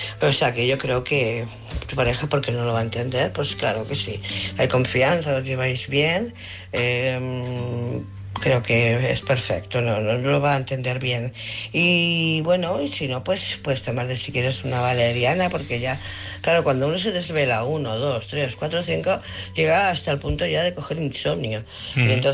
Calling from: Barcelona, Catalonia, Spain; de Barcelona.

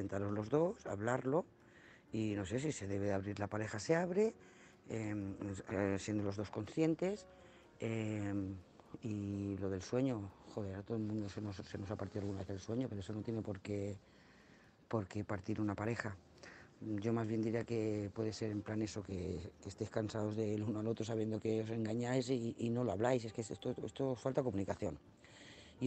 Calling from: Lloret de Mar, Catalonia, Spain; de Lloret de Mar.

